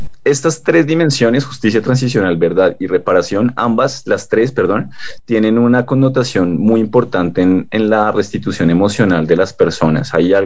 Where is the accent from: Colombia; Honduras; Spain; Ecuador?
Colombia; El conflicto armado, de una u otra manera, nos configura como colombianos, contribuye a nuestra identidad